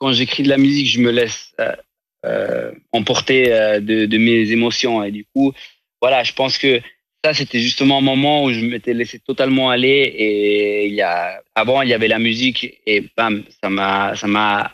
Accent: Ticino, Switzerland; moi, j'ai grandi au Tessin, mais mes parents sont suisses allemands. Où j'avais un peu cette chance de déjà grandir avec deux langues.

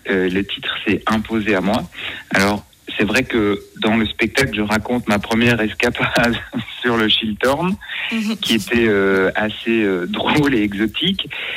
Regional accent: Brussels, Brussels-Capital Region, Belgium; Quand je viens de Bruxelles, où bien sûr c'est aussi une ville bilingue

